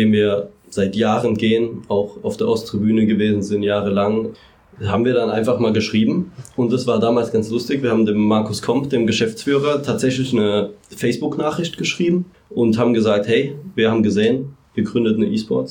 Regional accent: Mannheim, Baden-Württemberg, Germany; ich bin Mannheimer

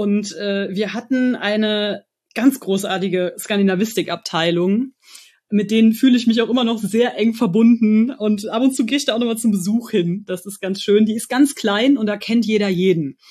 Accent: North Rhine-Westphalia, Germany; also born or lived in Cologne; Ich bin geboren in Köln, aufgewachsen in einem winzigen Kölner, ja, das ist eigentlich kaum noch Köln, also Raum, Umland Köln, so ein kleines Kaff in der Nähe von Kerpen.

